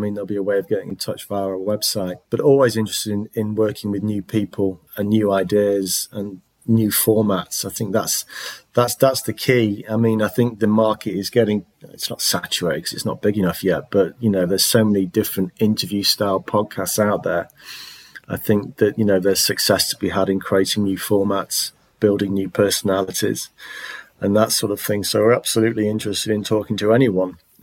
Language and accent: English; Manchester, North West England, United Kingdom; I mean, I'm from Manchester, but Steve, Tom and Louise aren't.